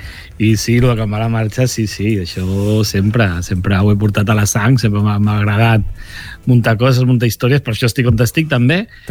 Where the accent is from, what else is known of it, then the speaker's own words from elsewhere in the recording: Blanes, Catalonia, Spain; jo soc molt gironí també, perquè també vaig estudiar allà i tal, però sí que és cert que a Blanes he mirat sempre molt també cap a Barcelona, Maresme, àrea metropolitana